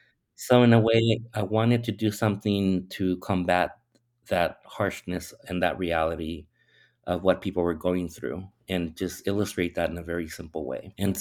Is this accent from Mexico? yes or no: yes; Tijuana, Baja California, Mexico; it turned out to be exactly where I grew up in the Zona Norte in Tijuana.